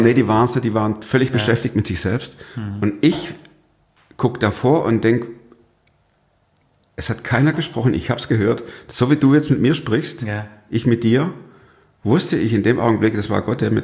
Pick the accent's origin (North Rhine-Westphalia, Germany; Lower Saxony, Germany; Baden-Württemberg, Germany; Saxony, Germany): Baden-Württemberg, Germany; Stuttgart; moved away as an adult; Ich komme aus Stuttgart, das hört man immer noch. Ist auch gut so. Wir sind jetzt 30 Jahre her